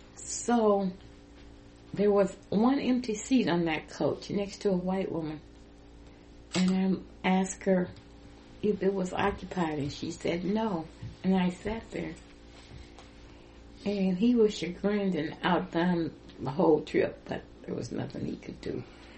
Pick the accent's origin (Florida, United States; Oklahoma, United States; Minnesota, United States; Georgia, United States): Oklahoma, United States; Tulsa; I grew up in Tulsa, Oklahoma. In Oklahoma City, I was born in Oklahoma City and grew up in Tulsa.